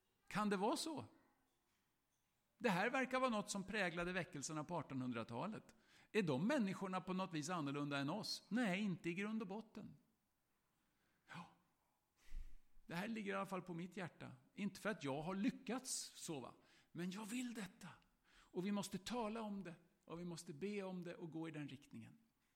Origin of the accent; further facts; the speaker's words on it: Östergötland, Sweden; Förlåt att jag pratar som en vanlig svensk. Men i all sin ordning så får jag prata som en östgöte.